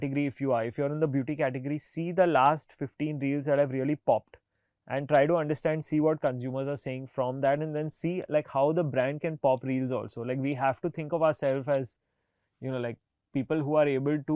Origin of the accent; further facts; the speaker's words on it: India; One is I'm building an Indian company. So I stand proudly Indian, I dress proudly Indian.